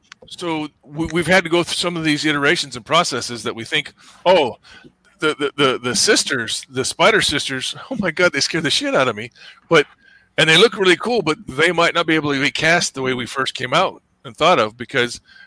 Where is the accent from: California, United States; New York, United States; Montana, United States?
Montana, United States; Yeah, I grew up in Montana, where the rest of them are.